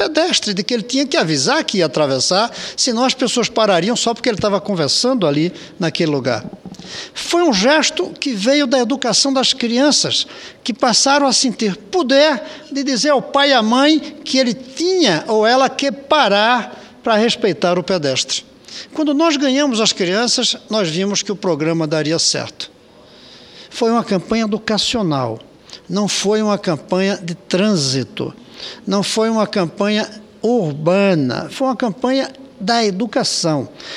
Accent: Brasília, Federal District, Brazil; sinto orgulho como brasiliense

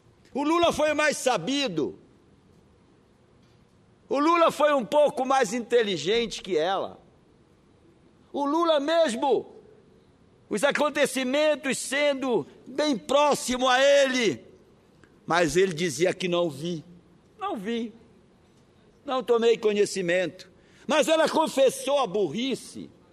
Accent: Pará, Brazil; mas a minha preocupação, brasileiros, paraenses da minha terra querida de Nossa Senhora de Nazaré, aumenta a cada dia

